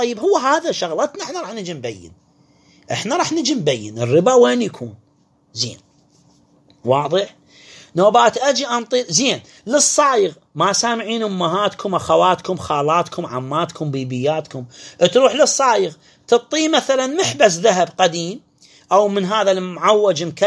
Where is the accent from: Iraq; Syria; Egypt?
Iraq; الكيس مال الدقيق كم كيلو عندنا في العراق؟